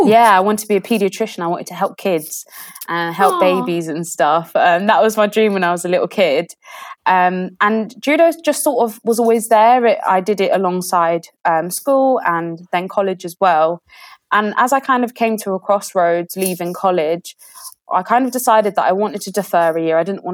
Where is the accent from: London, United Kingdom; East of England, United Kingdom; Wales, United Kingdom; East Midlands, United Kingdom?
London, United Kingdom; now in Walsall, United Kingdom; I grew up in Northwest London. I trained there for most of my life. And when I turned 20, I decided to go full-time, basically, and be a full-time judoka, full-time fighter. And I had to move up to Walsall, which is just north of Birmingham.